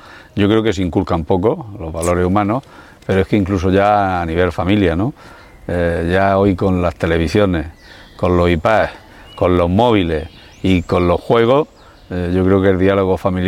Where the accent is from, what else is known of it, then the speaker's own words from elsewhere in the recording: Cartagena, Region of Murcia, Spain; Así somos los cartageneros.